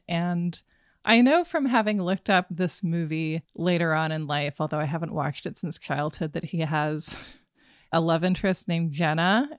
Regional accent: Nome, Alaska, United States; And growing up in Nome, there was an epidemic.

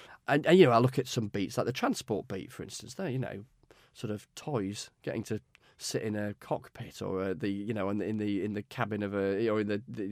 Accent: Yorkshire and the Humber, United Kingdom; now in London, United Kingdom; I'm sort of seen as a sort of professional Yorkshireman.

